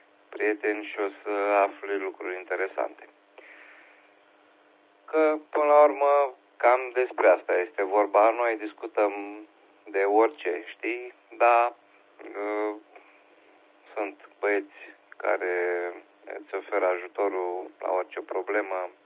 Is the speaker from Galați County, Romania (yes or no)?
yes; Galați, Galați County, Romania; sunt din Galați ăla de acolo, de la Dunăre. Ăla de departe, din județul Galați.